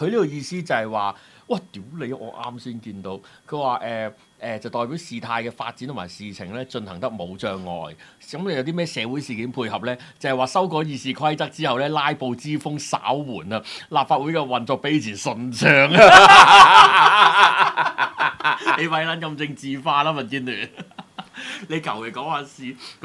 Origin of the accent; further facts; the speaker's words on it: Hong Kong; even 我哋係香港人喎